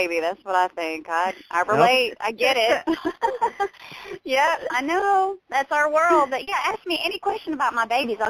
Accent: Texas, United States; when I was a kid growing up in Texas, there was a two-headed calf, like, in the feed store.

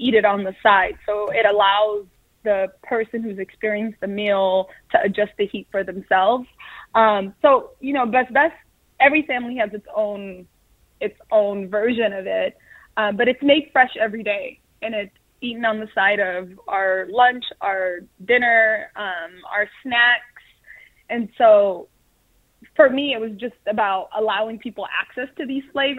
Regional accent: Seattle, Washington, United States; to not seem different or like an outsider growing up in Seattle. But moving to New York really empowered me in that, like, I was different.

